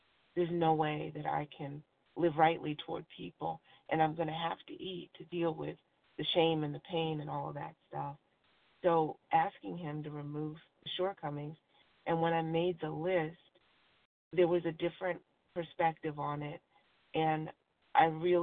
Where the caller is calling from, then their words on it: Virginia, United States; in Virginia.